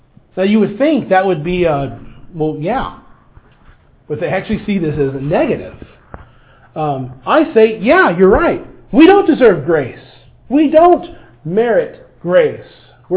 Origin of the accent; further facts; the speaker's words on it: United States; Now, as an American, this sounds pretty good.